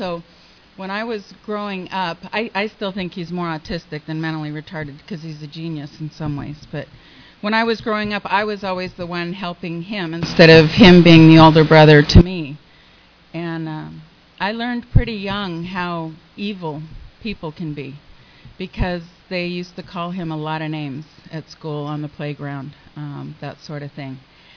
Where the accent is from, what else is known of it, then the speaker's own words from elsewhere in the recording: Solana Beach, California, United States; I grew up in Solana Beach, Del Mar area, wealthy area.